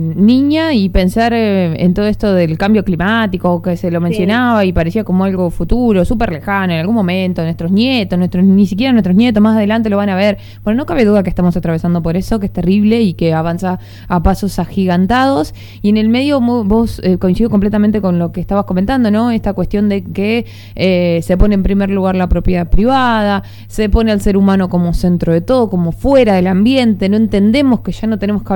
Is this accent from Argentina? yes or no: yes; Argentina; toda la cuestión social que nos atraviesa como argentinos?